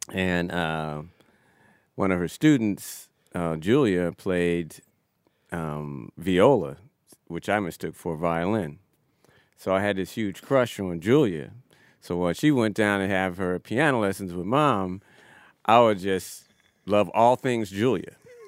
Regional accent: Philadelphia, Pennsylvania, United States; Growing up in Philly playing music was a wonderful experience, and it taught me so much

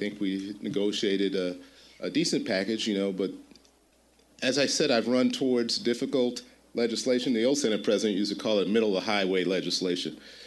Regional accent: Chicago, Illinois, United States; Obviously, as been described, I'm a kid from Chicago, right? From the south side of Chicago.

